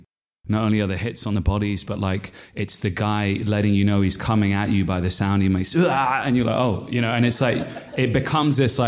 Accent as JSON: {"language": "English", "town": "Rayners Lane", "region": "London", "country": "United Kingdom", "tie": "born or raised there", "said": "I'm a product of many different worlds. I grew up here in Rainers Lane, you know, end of the Piccadilly line."}